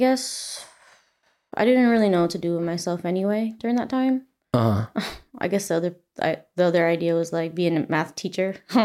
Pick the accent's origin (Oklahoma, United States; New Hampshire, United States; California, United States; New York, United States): California, United States; Long Beach; Yes, I'm from Long Beach, Southern California. So from LA, it's like 30, 40 minute drive with no traffic. Born and raised